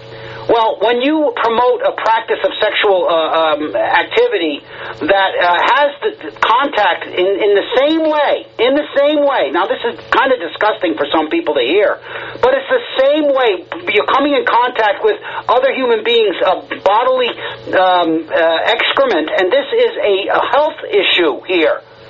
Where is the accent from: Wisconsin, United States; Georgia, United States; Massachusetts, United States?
Massachusetts, United States; And I'm from Massachusetts, so I know what they've done there.